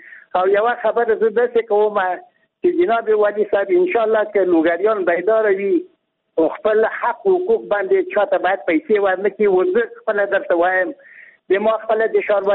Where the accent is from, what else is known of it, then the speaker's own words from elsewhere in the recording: Logar, Afghanistan; د موږ خپل د لوګر خلک یو له بل سره اخته کړي دي